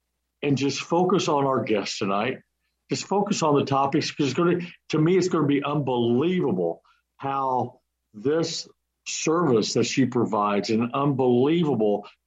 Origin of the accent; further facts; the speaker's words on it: Illinois, United States; I'm from Southern Illinois. I can't hardly even talk English, but I try really hard.